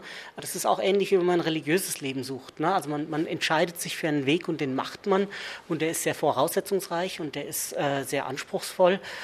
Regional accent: Lynn, Massachusetts, United States; Mein Name ist ursprünglich vielleicht schottisch, aber mein Vater ist Amerikaner und ich bin in den USA aufgewachsen, in Massachusetts, in der Nähe von Boston, Lynn, Massachusetts.

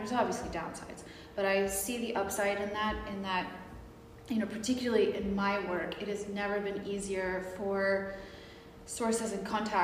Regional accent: United States; I grew up during an era of a lot of conflict. I grew up in America

